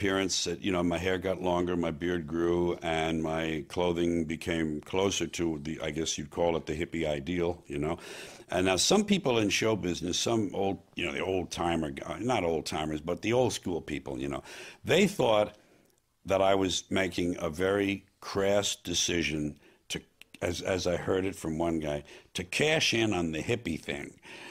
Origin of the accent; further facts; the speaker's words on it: New York, United States; I talked about being a Catholic, being a school kid, being a New Yorker, and the things that had affected me